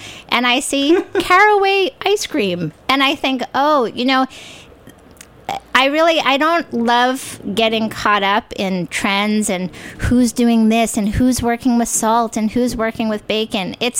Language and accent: English; New York, United States; Even though I grew up in New York, it was starting to sort of creep through my New York roots